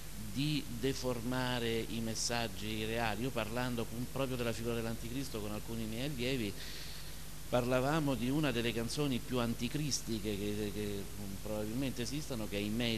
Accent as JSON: {"language": "Italian", "town": "Rome", "region": "Lazio", "country": "Italy", "said": "mi passate il termine romanesco, io sono romano"}